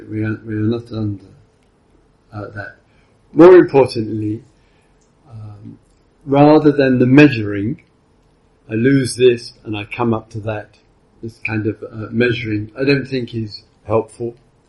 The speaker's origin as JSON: {"language": "English", "region": "England", "country": "United Kingdom", "said": "You know, I'm English."}